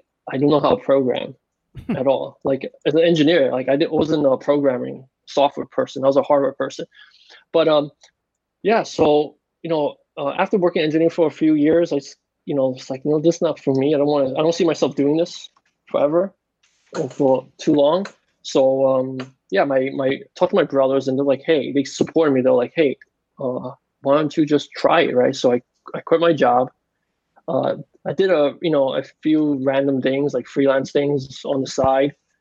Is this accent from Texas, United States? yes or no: no; Queens, New York, United States; also born or lived in California; So growing up in Queens, I was always into science and stuff, you know. And so actually I did a whole route. I did a whole engineering route. I went to engineering school in New York City.